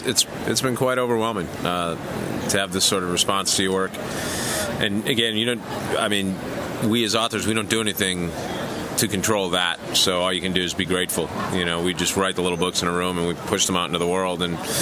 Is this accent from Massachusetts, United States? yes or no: yes; Boston, Massachusetts, United States; It's one of those events that if you're a kid growing up in Boston, you constantly hear about it.